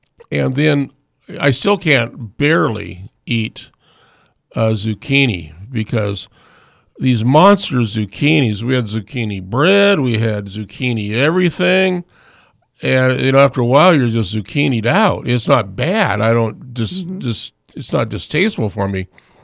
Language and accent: English; Fairbanks, Alaska, United States; growing up in Fairbanks, Alaska, you know, my mom always put on dinner, and every dinner was vegetables.